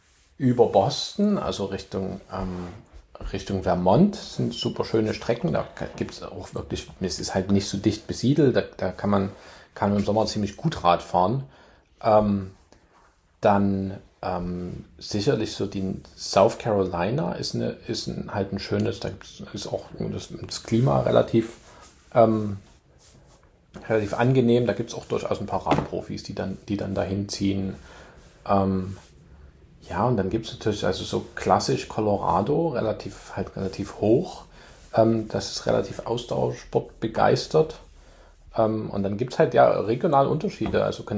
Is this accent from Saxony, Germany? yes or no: yes; Chemnitz, Saxony, Germany; now in United States; also ich komme aus Chemnitztal